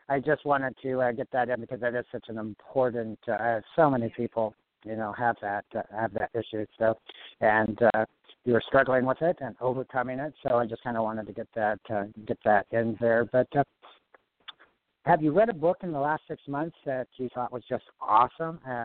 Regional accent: California, United States; I grew up in California, and a lot of the actors and actresses that are my age

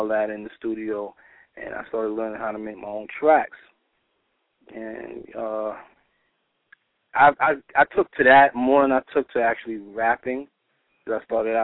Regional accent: New York City, New York, United States; Originally, I'm from Harlem. You know what I mean? From Harlem. St. Nicholas Projects.

